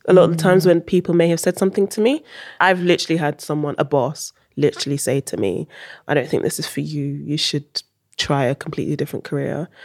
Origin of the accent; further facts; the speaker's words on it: Netherlands; I wasn't born in the UK, I was born in Holland, went to school in Holland. So they were teaching us how to write in Dutch, but at home we only spoke English.